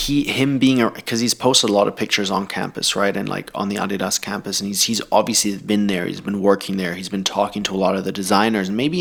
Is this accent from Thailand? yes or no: yes; Thailand; English is a second language; I played basketball growing up in Thailand.